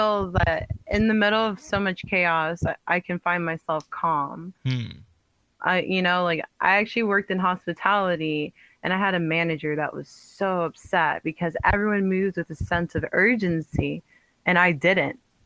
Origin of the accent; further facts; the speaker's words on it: Florida, United States; I'm from America. Like, I'm from Florida. There's guns everywhere, but I'm in Paris.